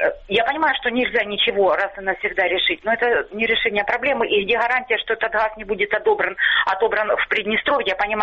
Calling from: Luhansk Oblast, Ukraine; Здравствуйте … Луганщина.

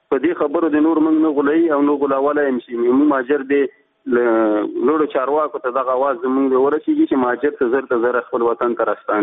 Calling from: Logar, Afghanistan; زه د لوګر ولایت د حضرت ولسوالۍ څخه سره پلان کېما.

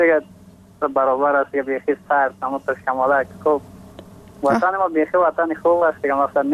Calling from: Takhar, Afghanistan; از باستان تخار، همراه خواهرک خودم کلام و خیلی کلام

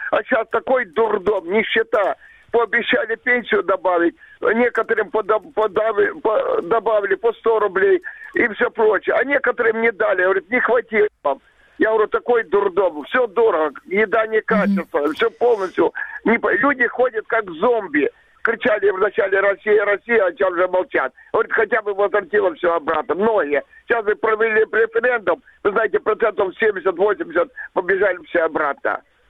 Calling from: Crimea, Ukraine; Я звоню из Крыма уже, оккупационного Крыма, аннексированного. Я проживаю больше 45 лет в этом Крыму, пенсионер. Правда, нищий пенсионер, пенсия минималка

